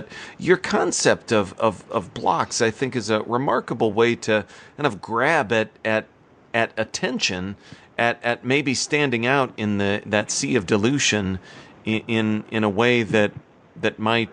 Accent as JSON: {"language": "English", "region": "Midwest", "country": "United States", "said": "as a Midwesterner who's made this trek many times"}